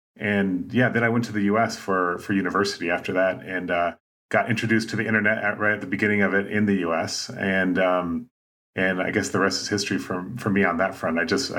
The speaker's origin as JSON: {"language": "English", "country": "South Sudan", "tie": "born or raised there", "also_born_or_lived": "Kenya / Sudan", "said": "So I grew up in South Sudan, and then in Kenya, and then North Sudan. I kind of bounced back and forth between those two countries in my childhood."}